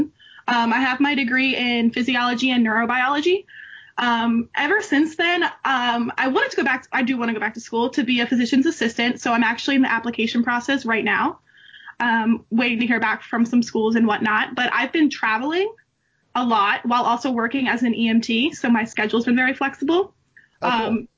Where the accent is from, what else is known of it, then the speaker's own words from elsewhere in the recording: Maryland, United States; No, so I'm based in Maryland still, back in my hometown.